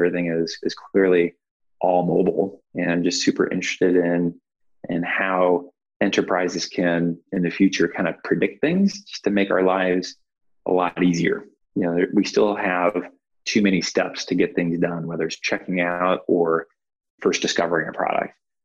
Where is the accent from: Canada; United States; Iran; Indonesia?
United States; Midwest; but really proud of the fact that I'm from the Midwest.